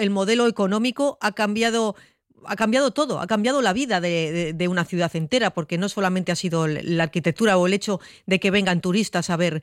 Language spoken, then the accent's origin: Spanish; Bilbao, Basque Country, Spain; somos de Bilbao.